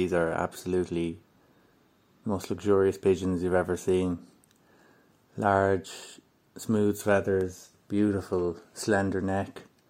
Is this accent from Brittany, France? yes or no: no; Marseille, Provence-Alpes-Côte d'Azur, France; English is a second language; I'm from the south of France. Yes, Marseille.